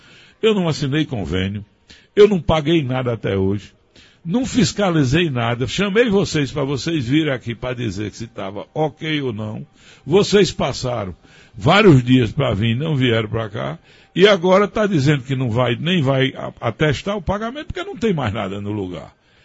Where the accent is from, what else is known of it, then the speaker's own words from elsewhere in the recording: Afogados da Ingazeira, Pernambuco, Brazil; eu tentando procurar o melhor para a minha terra, para a nossa prefeitura, não é? E, consequentemente, para o povo de Afogados da Engazeira